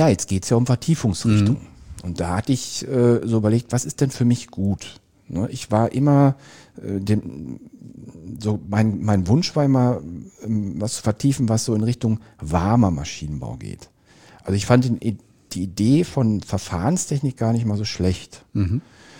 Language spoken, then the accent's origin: German; Dorsten, North Rhine-Westphalia, Germany; also born or lived in Bochum; ich komme ursprünglich aus Dorsten, das liegt in der Nähe von Bochum.